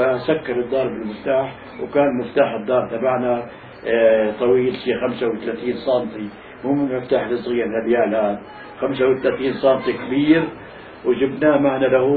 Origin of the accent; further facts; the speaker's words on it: Palestine; moved away; مثل ما أنا اليوم بعد ما طلعت من فلسطين ب59-60 سنة